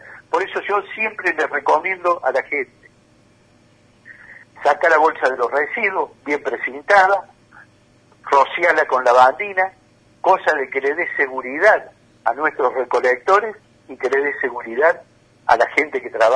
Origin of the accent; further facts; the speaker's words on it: Córdoba, Argentina; a mí, como cordobés, me llena de que el presidente haya tomado esa decisión